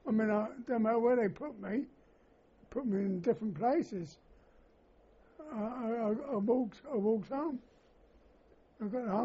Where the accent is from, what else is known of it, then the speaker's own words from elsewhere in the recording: London, United Kingdom; born there; I was born in London, King's Cross, St. Pancras.